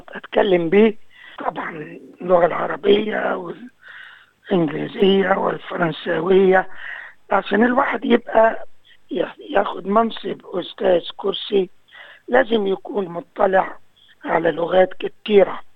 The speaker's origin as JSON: {"language": "Arabic", "country": "Egypt", "moved": "as an adult", "lives_now": "United Kingdom", "said": "أنا مصري خريج جامعة عين شمس في القاهرة في الستينات من القرن الماضي"}